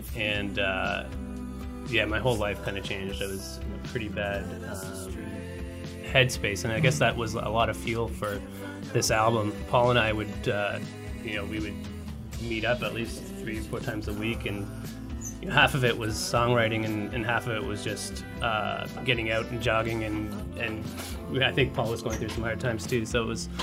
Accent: Ottawa, Ontario, Canada; I am one half of … We are a duo from Ottawa.

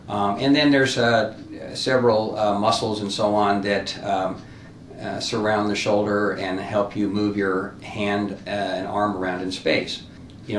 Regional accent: California, United States; moved away as an adult; Well, originally I'm from California. I practiced out there for 25 years before I came here.

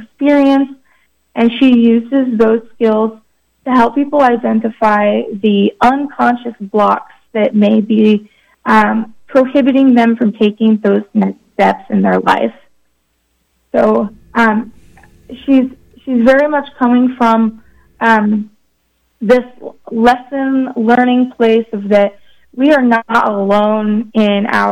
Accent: Kansas, United States; So I am from Southwest Kansas

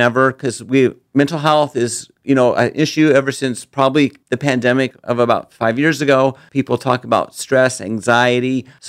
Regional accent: Columbus, Nebraska, United States; Yes, I was born and raised in Columbus, Nebraska.

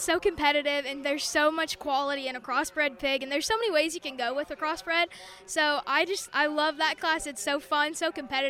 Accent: Kansas, Illinois, United States; And then I'm also vice president of my chapter, and I am from Kansas, Illinois.

